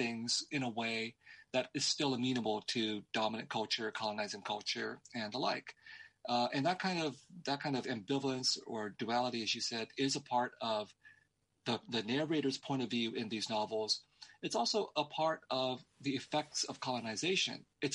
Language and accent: English; United States; not just because it's American and I'm American